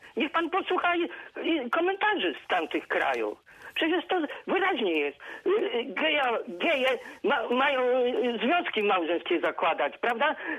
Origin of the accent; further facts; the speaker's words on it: Międzyrzecz, Lubusz Voivodeship, Poland; Do pana Jana z Międzyrzecza jestem pełen podziwu. Notabene z mojego rodzinnego miasta jest.